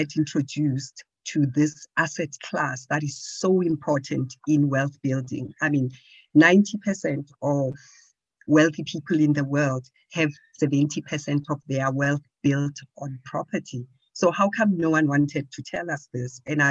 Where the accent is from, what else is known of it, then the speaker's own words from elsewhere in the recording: Johannesburg, Gauteng, South Africa; I am from Johannesburg.